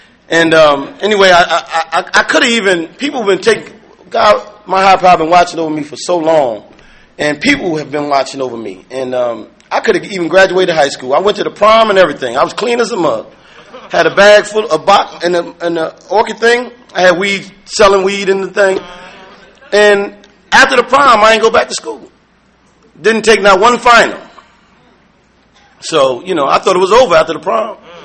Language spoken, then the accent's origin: English; New York, United States; also born or lived in New Jersey; I grew up in New York and New Jersey. I grew up to an addictive family.